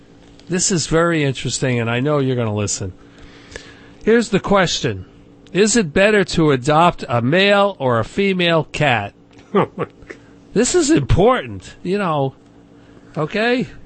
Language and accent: English; Lunenburg, United States; Long, long ago, before the internet, after push-button phones, I grew up in Lunenburg.